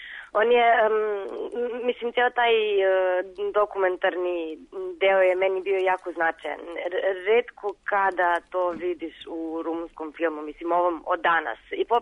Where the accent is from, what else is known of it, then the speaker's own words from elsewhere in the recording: Kladovo, Bor District, Serbia; moved away as an adult; also born or lived in Belgrade; now in Romania; ja sam rođena u Kladovu. Tako sam živjela 19 godina. Posle toga sam živjela u Beogradu, studirala pravni jedno 3,5 godine.